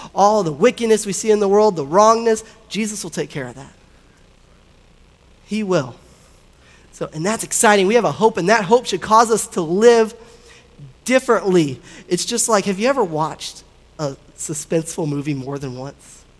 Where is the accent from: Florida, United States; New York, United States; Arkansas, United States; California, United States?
Florida, United States; I'm born and raised in Florida. Love Florida. I love Florida, but I'm from South Florida originally.